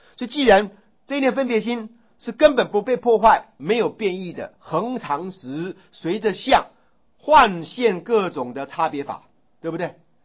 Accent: China; 像 day and night， 英文，我们中国人就说日与夜，对不对？

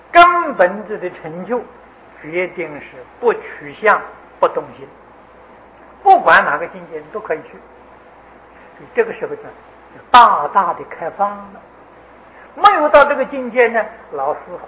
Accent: China; 就是我们中国人俗话讲读万卷书

